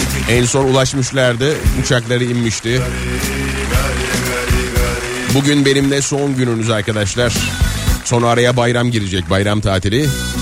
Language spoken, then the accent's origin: Turkish; Aydın, Turkey; Aydın'a, canım memleketime selamlar, saygılar.